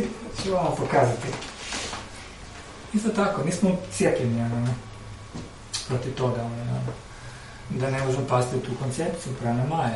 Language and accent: Croatian; Croatia; moje subjektivno shvaćanje, ja sam Hrvat